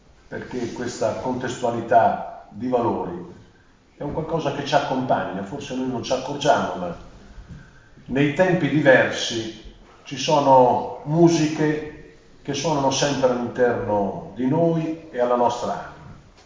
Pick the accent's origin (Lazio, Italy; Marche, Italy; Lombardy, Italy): Marche, Italy; io non sono toscano, sono marchigiano